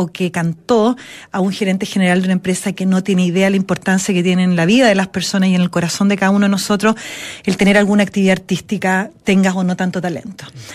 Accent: Santiago, Santiago Metropolitan Region, Chile; porque efectivamente yo soy santiaguina

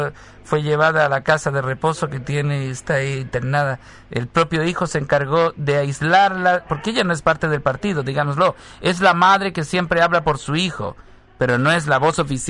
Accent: Peru; Soy de Perú.

